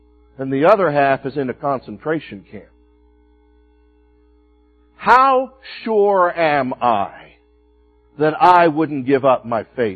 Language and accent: English; Yuma, Arizona, United States; I've shared with you before when I was growing up in Yuma, Arizona